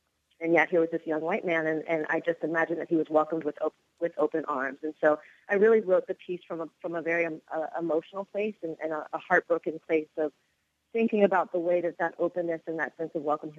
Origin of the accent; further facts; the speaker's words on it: Cincinnati, Ohio, United States; now in Oakland, United States; I'm born and raised in Cincinnati, Ohio, live in Oakland, California now.